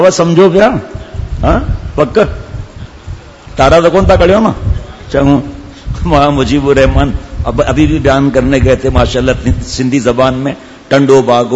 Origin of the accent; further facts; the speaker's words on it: Tharparkar, Sindh, Pakistan; اور دیہات کے ہم بھی دیہات کے ہیں، میرپور خاص سے آگے تھرپار کریں، وہاں پر رہنے والے ہم لوگ ہیں، ہم تو خیر میری پیدائش یہاں کی ہوئی تھی